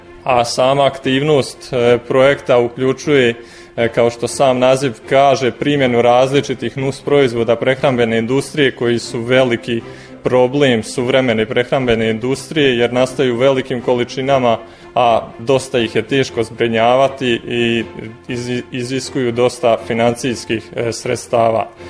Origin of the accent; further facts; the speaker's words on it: Žepče, Federation of Bosnia and Herzegovina, Bosnia & Herzegovina; moved away as an adult; now in Osijek, Croatia; ja sam inače, dolazim iz Bosne, iz mjesta Žepče i tamo sam završio srednju školu u Katoličkom školskom centru Don Bosco kao učenik generacije, došao tu u Osijek na prehrambeno-tehnološki fakultet